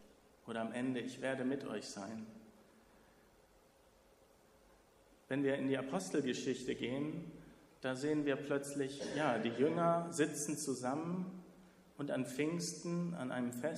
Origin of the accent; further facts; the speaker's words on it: Oberhausen, North Rhine-Westphalia, Germany; In meiner Gemeinde in Oberhausen, wo ich herkomme